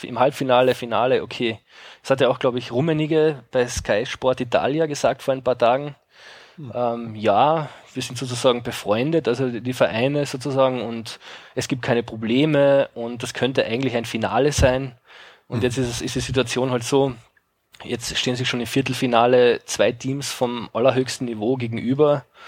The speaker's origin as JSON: {"language": "German", "country": "Austria", "said": "Also zumindest in den italienischen Medien und bei uns in Österreich, also wie es in Deutschland da jetzt direkt war"}